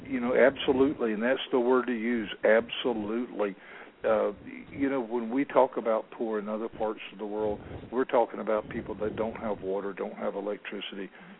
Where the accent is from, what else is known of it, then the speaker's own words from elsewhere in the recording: Florida, United States; I was born and raised in Florida, you know, just a typical Florida cracker. You know, grew up down here.